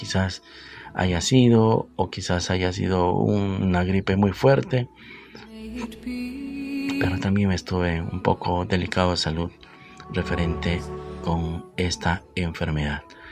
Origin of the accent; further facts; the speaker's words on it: Peru; con esta pandemia que se desató la segunda ola en mi país, en Perú.